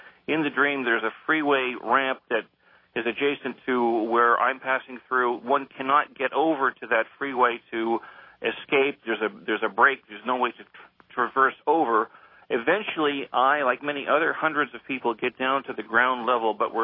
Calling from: Thousand Oaks, California, United States; calling from Thousand Oaks, California.

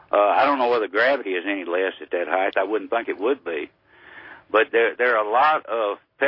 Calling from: Nashville, Tennessee, United States; I'm calling from Nashville.

